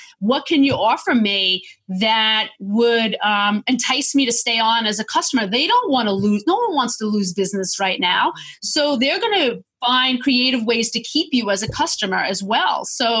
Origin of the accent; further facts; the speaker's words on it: New York, United States; I'm a New Yorker. I can take it.